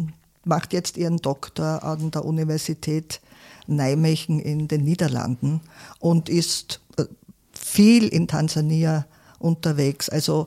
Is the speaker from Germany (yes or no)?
no; Burgenland, Austria; Ich komme aus dem Südburgenland, lebe in Stadt Schleining.